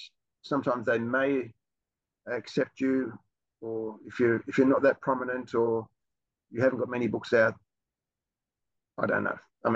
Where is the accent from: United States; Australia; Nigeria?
Australia; It's probably like Comic Cons they have around the world, but being Australian, they call it Oz Comic Con.